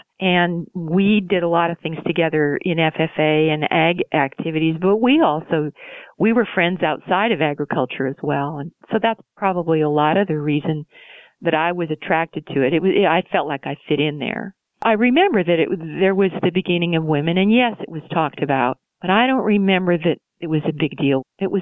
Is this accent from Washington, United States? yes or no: yes; Mount Vernon, Washington, United States; Well, I grew up near Mount Vernon, Washington State. My dad was in the farm implement and equipment business. It was a dairy, rural community, a lot of farming. It was a great place to grow up.